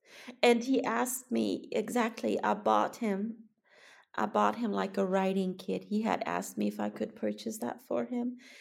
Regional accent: Germany; I'm from Germany.

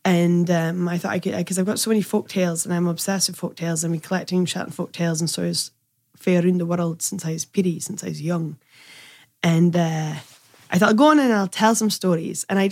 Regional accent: Shetland, Scotland, United Kingdom; So my mum's Dutch, but I was born and raised in Shetland.

